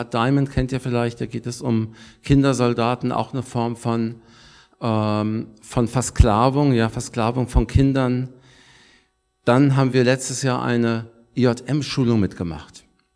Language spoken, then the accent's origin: German; Frankfurt, Hesse, Germany; Und wir kommen aus Frankfurt